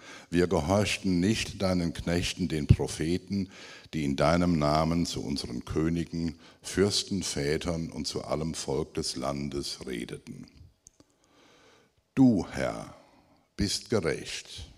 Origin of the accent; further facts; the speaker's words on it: North Rhine-Westphalia, Germany; bin in einem gläubigen Elternhaus groß geworden, bin der jüngste von 5 Kindern. Wie man bei uns im Siegerland sagte, ich habe den Herrn Jesus mit der Muttermilch eingesogen.